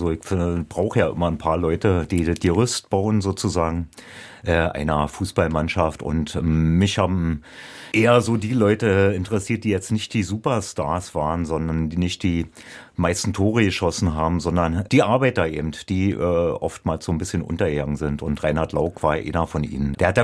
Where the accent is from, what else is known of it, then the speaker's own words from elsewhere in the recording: Berlin, Germany; in der Gegend, wo ich aufgewachsen bin, nicht so selbstverständlich ist, weil ich aus Berlin-Karlshorst komme, was damals eher so eine Gegend, heute auch noch vom 1. FC Union ist, wo die meisten Leute eben Union-Fans sind.